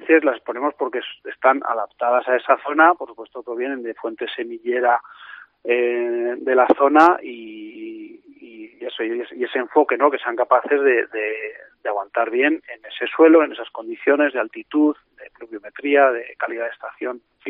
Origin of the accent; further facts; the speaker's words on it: León, Castile and León, Spain; ya sabéis que soy de León